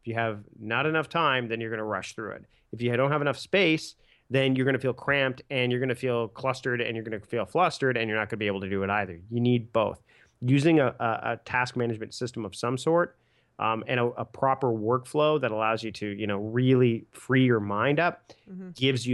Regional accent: Hamilton, Ontario, Canada; I'm from Hamilton, the Tiger Cats

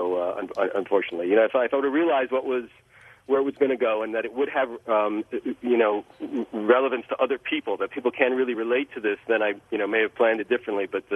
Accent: Los Angeles, California, United States; I grew up in Los Angeles in the late 60s and 70s. It was an idyllic way to grow up, you know, and here's one generation removed from the Holocaust.

